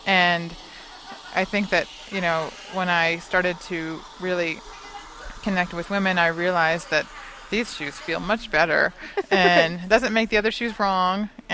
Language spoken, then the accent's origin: English; New York, United States; It was my home state, and that was a huge surprise and very lovely.